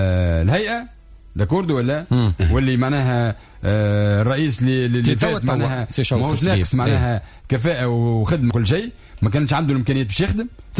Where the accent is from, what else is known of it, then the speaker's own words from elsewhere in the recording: Tunisia; عندنا في تونس يعني طلب إضافي سنوي بقرابة ما بين 70 و 80 ألف موطن شغل.